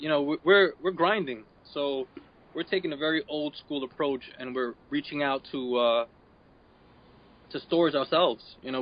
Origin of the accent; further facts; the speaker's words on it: Brooklyn, New York, United States; We're from New York. We're New Yorkers. You know, we're both born in Brooklyn.